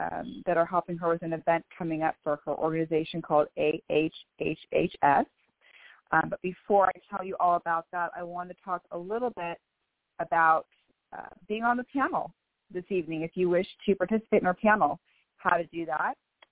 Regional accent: Bellevue, Washington, United States; I am from Bellevue, Washington.

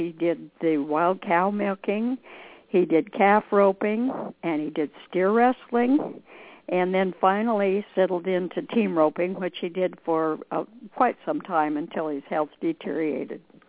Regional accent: Cottage Grove, Oregon, United States; born there; Well, I was born in Cottage Grove, Oregon, and I did have quite an interest in rodeo from pretty darn young.

